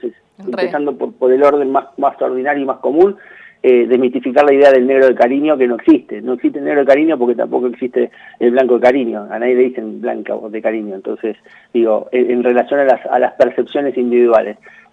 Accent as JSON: {"language": "Spanish", "country": "Argentina", "said": "soy parte de la organización de DIAFAR, como nombraban, de la diáspora africana de Argentina. Soy afrodescendiente, argentino afrodescendiente."}